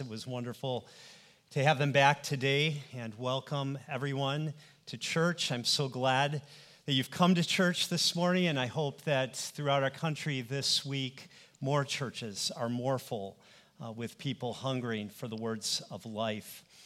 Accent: United States; And the people of Nepal were very welcoming and warm toward me as an American guest.

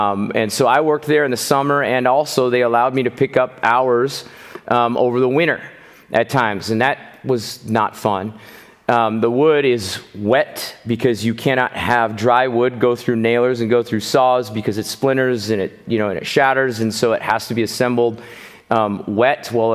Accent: Beaver Crossing, Nebraska, United States; Okay, I'm from Beaver Crossing. We like to call it Beave.

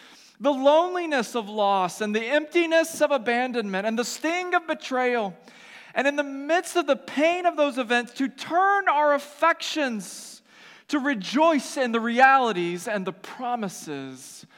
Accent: the South, United States; I grew up in the South, and we had a saying for this kind of joy.

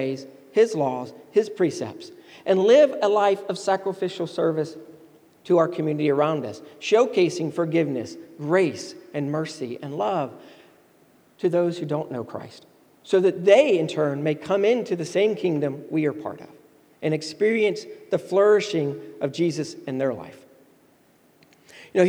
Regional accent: the South, United States; now in New York City, United States; Even now, when I first came to New York City, I was told, I came from the South

